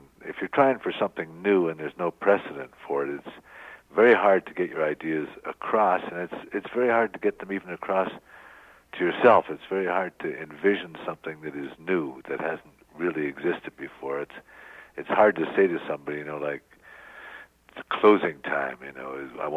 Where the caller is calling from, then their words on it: Los Angeles, California, United States; I'm calling from a tremendously beautiful pine table in Los Angeles.